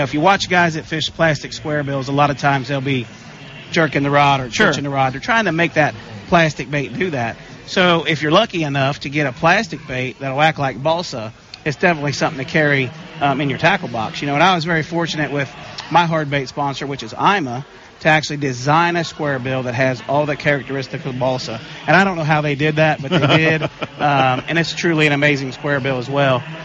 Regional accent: Ohio River, United States; I was born and raised on the Ohio River and, you know, shallow, muddy water fishing all the time, and that's what I grew up fishing

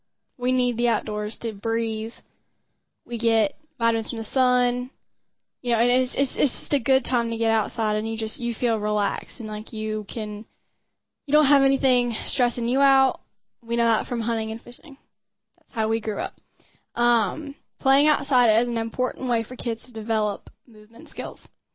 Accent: the South, United States; And that is something, growing up in the South, that is something

